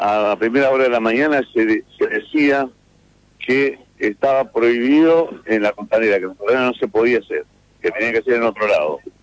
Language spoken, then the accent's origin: Spanish; Santa Fe, Argentina; yo soy acá un santafesino que está caliente